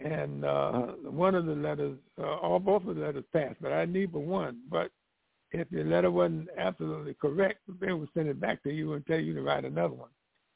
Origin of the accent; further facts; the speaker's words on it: New Jersey, United States; born there; I was born in New Jersey.